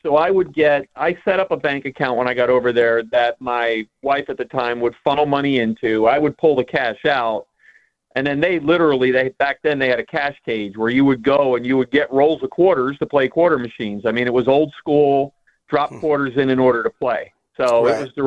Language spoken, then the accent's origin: English; Pennsylvania, United States; I'm from Eastern Pennsylvania. I used to go to Atlantic City and gamble